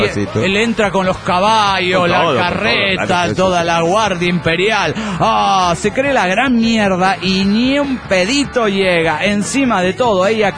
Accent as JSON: {"language": "Spanish", "town": "Guadalajara", "region": "Jalisco", "country": "Mexico", "tie": "born or raised there", "lives_now": "Puerto Vallarta, Mexico", "said": "vivo solo en Puerto Vallarta y soy originario de Guadalajara, donde vive mi familia."}